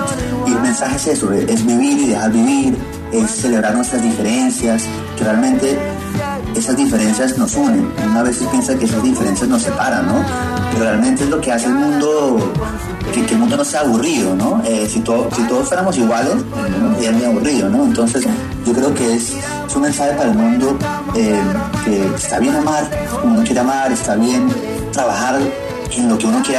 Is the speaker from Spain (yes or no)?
no; Miami, Florida, United States; born there; yo nací acá en Miami, pero mi papá es colombiano, mi papá es de Barranquilla, mi mamá es de Bogotá.